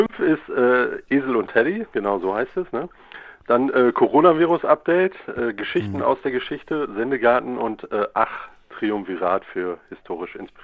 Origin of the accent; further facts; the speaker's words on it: Hesse, Germany; Aus der Nähe von Kassel.